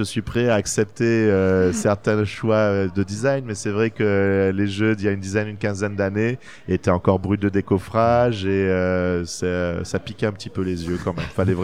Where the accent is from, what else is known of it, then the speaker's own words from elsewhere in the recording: French Guiana; Donc en fait, nous sommes de Guyane française, donc 8000 kilomètres pour arriver jusqu'au Festival de Cannes.